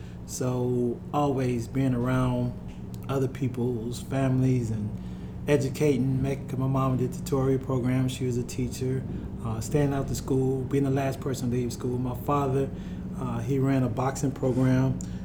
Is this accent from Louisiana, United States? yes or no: yes; Louisiana, United States; Like my father, he had a boxing program, and I'm from Louisiana.